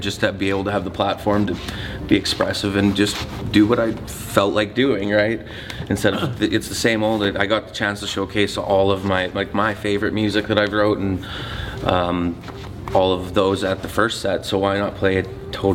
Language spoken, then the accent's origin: English; Edmonton, Alberta, Canada; I come from Edmonton, Alberta.